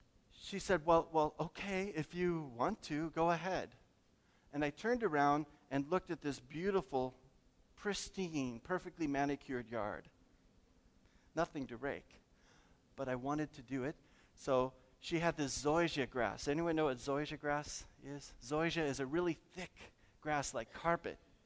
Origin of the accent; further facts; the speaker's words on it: St. Louis, Missouri, United States; I was raised in St. Louis in a Catholic home, and we joined Cub Scouts.